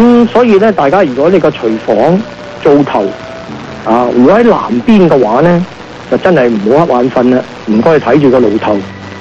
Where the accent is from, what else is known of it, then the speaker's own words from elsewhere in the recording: Hong Kong; now in California, United States; 咁因为我係香港嚟